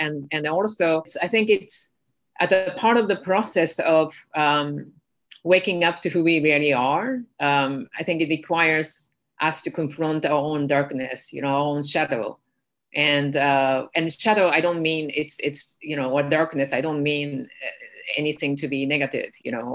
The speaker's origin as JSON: {"language": "English", "country": "Japan", "tie": "born or raised there", "said": "I grew up in Japan"}